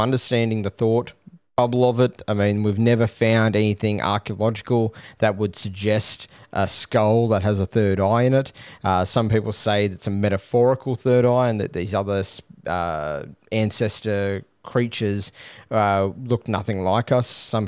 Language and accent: English; Australia; I'm Australian, so if you have any information about Los Altos and its weird history or anything, please send it through to me.